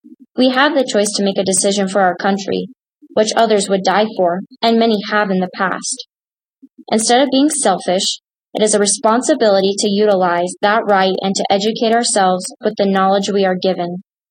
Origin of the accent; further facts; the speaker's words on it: United States; In that moment, I was hit with knowing not only being an American was a gift, but a duty I owe to the home of the brave.